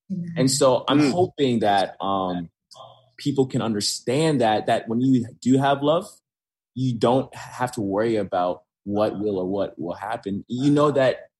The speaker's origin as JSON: {"language": "English", "country": "Haiti", "said": "I am 28 years old. I'm from Haiti."}